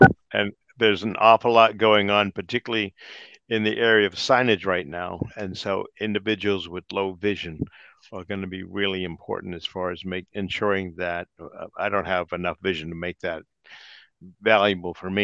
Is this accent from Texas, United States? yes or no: no; Silver Spring, Maryland, United States; I'm the chair of the AAC committee, and I'm from Silver Spring, Maryland.